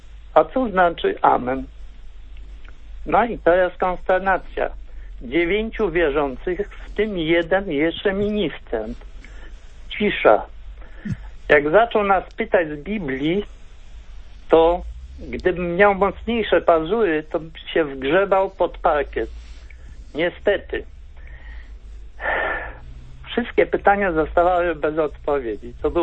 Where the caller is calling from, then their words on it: Lublin Voivodeship, Poland; Tak się dobrze złożyło. Ta pani z Zamojskiego i ja z Zamojskiego dzwonię.